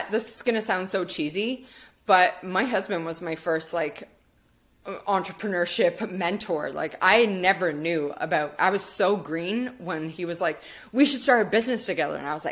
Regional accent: Canada; my husband's Australian, I'm Canadian

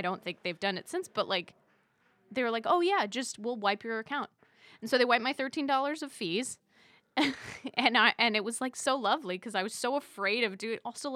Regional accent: La Jolla, California, United States; I lived I'm from La Jolla, California in San Diego.

